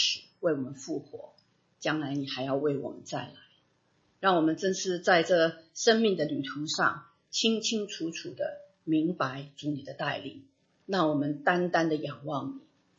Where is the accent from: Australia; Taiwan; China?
China; Sichuan; now in United States; 比方我们知道，我们四川人讲话就比较快哈